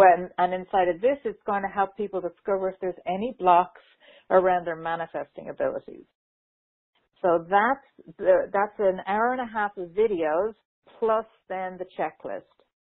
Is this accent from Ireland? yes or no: yes; Ireland; because I know I have a lot of my tribe are in Europe as well, because I'm from Ireland.